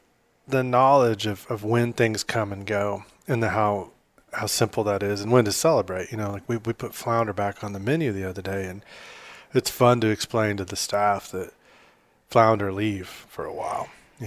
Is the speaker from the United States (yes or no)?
yes; Texas, United States; now in Austin, United States; You know, I came from North Texas and I just thought this was the coolest town. And I mean, obviously I stayed here